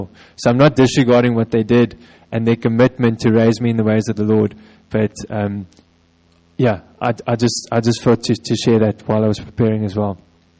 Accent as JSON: {"language": "English", "region": "Wellington", "country": "New Zealand", "tie": "born or raised there", "said": "I was actually in Shofar last week in my hometown of Wellington"}